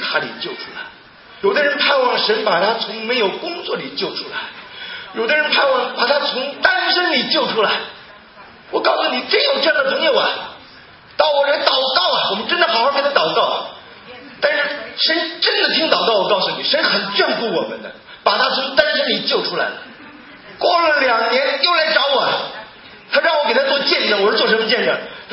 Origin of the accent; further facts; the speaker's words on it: China; 我们中国人很聪明啊